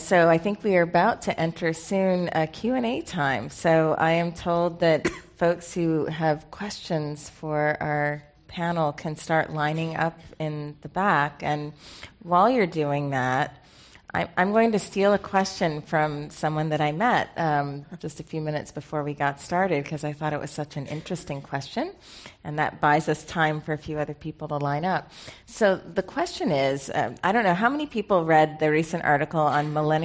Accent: Buffalo, New York, United States; moved away; certainly growing up in Buffalo, I was joking, you know, the only vegetable we had was iceberg lettuce, so, you know, avocado was a new thing when I moved out here 30 years ago.

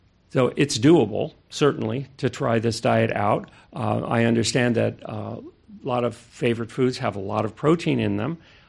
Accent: Hawaii, United States; We come from Maui.

